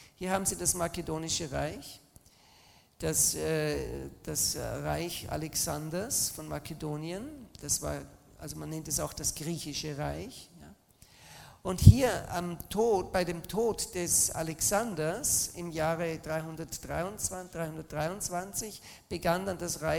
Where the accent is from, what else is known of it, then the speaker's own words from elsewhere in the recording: Austria; Ich bin ja ein Österreicher.